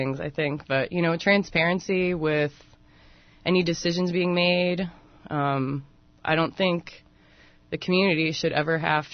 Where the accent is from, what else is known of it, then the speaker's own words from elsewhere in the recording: Illinois, United States; I grew up in Northern Illinois, not Chicago. I received a degree from Illinois State University.